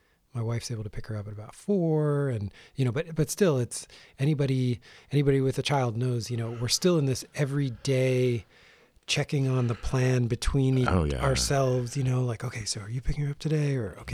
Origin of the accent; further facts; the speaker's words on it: New Jersey, United States; also born or lived in Tillamook; now in Astoria, United States; So I'm originally from New Jersey, and I have been in Astoria now for about the last decade. I was living down the coast before we moved to Astoria. I was in Tillamook for about 4 years.